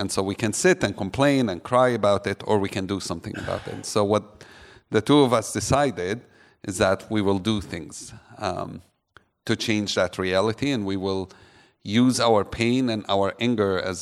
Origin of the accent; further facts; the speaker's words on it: Bethany, West Bank, Palestine; I grew up in just outside Jerusalem in Bethany.